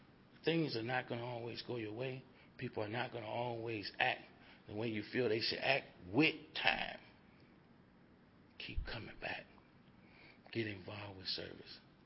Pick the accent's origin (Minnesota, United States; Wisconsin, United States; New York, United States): Wisconsin, United States; Milwaukee; You know, I said, I'm from Milwaukee, man.